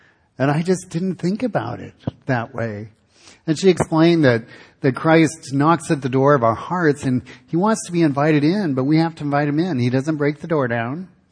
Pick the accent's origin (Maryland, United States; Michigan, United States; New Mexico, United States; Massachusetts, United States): Michigan, United States; back in Michigan. I grew up in Michigan.